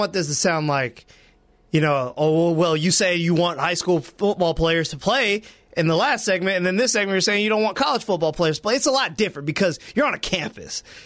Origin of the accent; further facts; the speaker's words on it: Tuscaloosa, Alabama, United States; I'm from Tuscaloosa. I live, you know, in Tuscaloosa. Went to high school and college there.